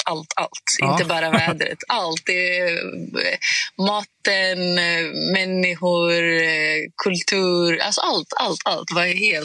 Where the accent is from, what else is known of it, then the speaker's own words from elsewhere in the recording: Greece; Swedish is a second language; moved away as an adult; now in Sweden; så jag flyttade från Grekland till Sverige för 6 år sedan.